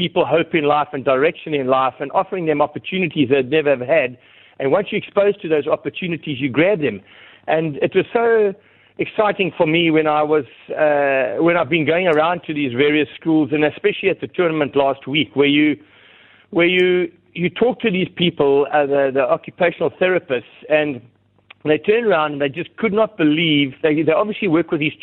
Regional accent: South Africa; We South Africans are passionate about the game.

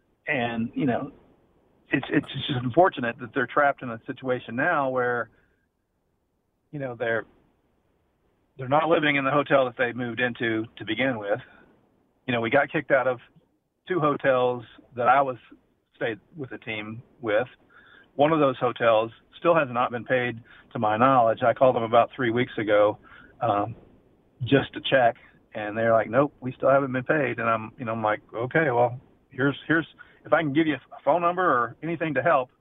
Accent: Texas, United States; I did talk to a coach in Duncanville High School because I'm from Texas and we played Duncanville when I was in high school.

